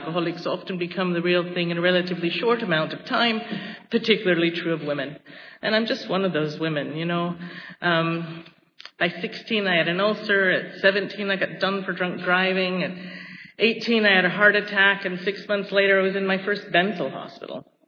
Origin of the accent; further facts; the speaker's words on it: London, United Kingdom; I grew up in London, and I'm an only child and an only grandchild